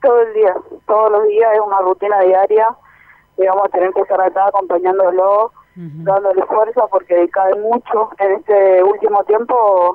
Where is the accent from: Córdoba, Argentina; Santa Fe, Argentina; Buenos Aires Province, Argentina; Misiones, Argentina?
Misiones, Argentina; Posadas; now in Buenos Aires, Argentina; Nosotros somos de Posadas